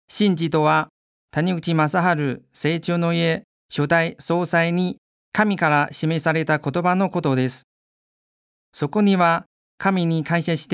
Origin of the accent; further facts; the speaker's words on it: China; Japanese is a second language; also born or lived in Beijing; 私は中国で生まれ育ち、北京で学生生活をしていましたが、